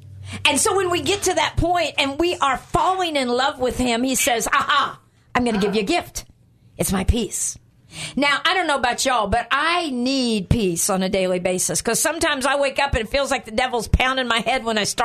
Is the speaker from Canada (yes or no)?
no; Guatemala; also born or lived in Indiana, United States; I grew up in Guatemala, actually, but for the first few years of my life, I lived in Indiana, and we had a sled.